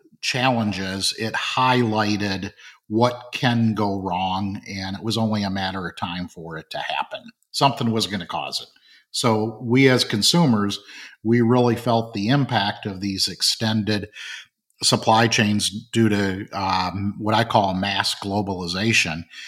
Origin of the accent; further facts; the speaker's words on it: Flint, Michigan, United States; I grew up in Flint, Michigan. I have a journeyman's card as a machinist. I watched the big changes that happened in Flint due to the automotive industry.